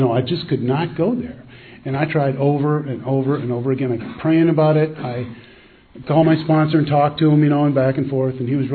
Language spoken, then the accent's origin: English; Asheville, North Carolina, United States; We're all from Asheville, North Carolina.